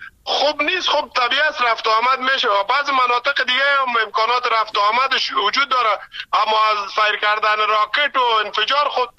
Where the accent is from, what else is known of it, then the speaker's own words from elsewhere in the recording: Afghanistan; مونږ تاسو خو د افغانستان خلک یو